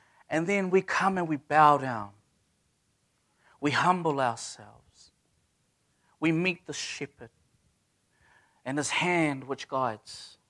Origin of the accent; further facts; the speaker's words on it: Levin, Manawatū-Whanganui, New Zealand; so I grew up in Taitoko and Levin.